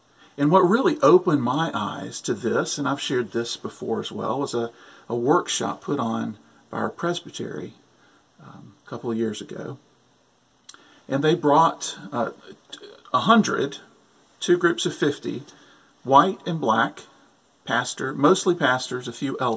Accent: South Carolina, United States; I grew up in South Carolina by thoughtful Christian parents.

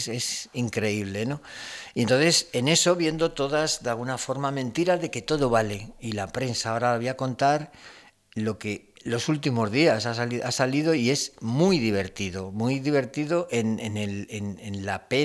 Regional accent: Spain; tenemos como españoles

